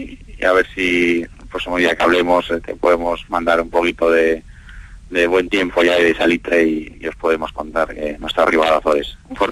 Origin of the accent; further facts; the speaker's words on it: Basque Country, Spain; una de las preguntas claves que siempre nos hacen es de dónde sois, y bueno, pues el nombre de Vascos pues les suena muchísimo